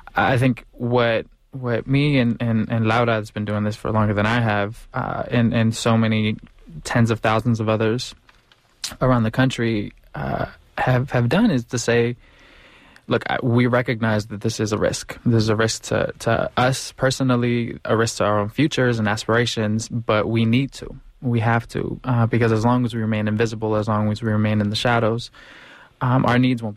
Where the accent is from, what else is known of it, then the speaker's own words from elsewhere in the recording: United States; And so, yes, I'm American, but my picture, my perspective is different.